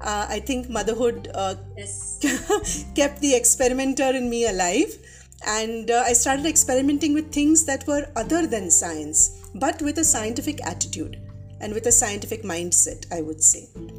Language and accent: English; Mumbai, Maharashtra, India; first language Konkani; English is a second language; It's Marathi. So I speak Marathi because I was born and raised pretty much in Bombay, in Mumbai. So, you know, that was the local language for me. But my mother tongue was Konkani. So I know Konkani, Marathi, of course Hindi, and English